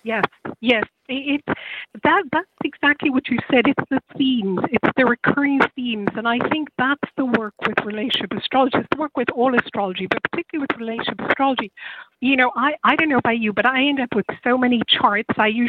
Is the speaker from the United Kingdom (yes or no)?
no; Ireland; accent: Irish; That's my Irish accent there.